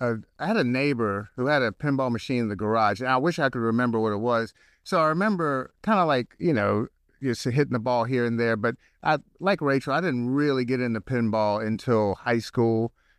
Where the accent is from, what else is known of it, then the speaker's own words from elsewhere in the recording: New Orleans, Louisiana, United States; also born or lived in Atlanta / Charlotte; now in Lexington, United States; So I was born in New Orleans, and I spent most of my entire life in the Southeast. Spent most of my childhood in New Orleans, moved to Atlanta, Charlotte, and then ended up in Columbia, South Carolina